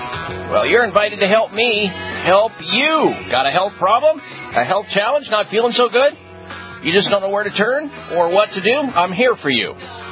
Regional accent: Midwest, United States; I grew up on it in the Midwest.

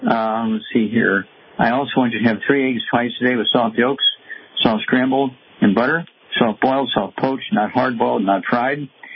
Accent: Missouri, United States; And Chuck, let's go to Missouri, my home state, and let's see here, William.

